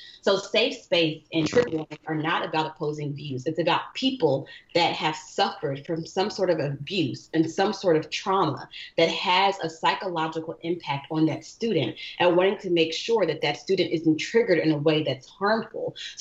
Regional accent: Little Rock, Arkansas, United States; I mean, I grew up in Little Rock, Arkansas. I went to Central High School, and I saw the images.

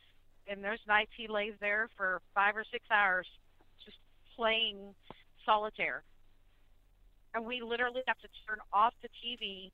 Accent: Oklahoma, United States; I was born and raised in Oklahoma, so you had every type of weather.

